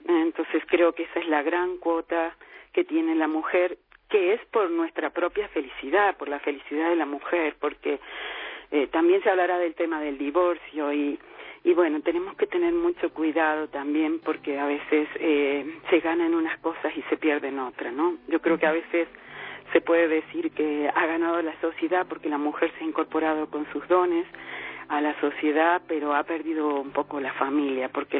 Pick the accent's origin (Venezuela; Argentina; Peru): Argentina; now in Spain; yo soy empresaria, llevo toda mi vida, soy argentina, pero llevo 29 años trabajando en España, tengo una policlínica médica, soy odontóloga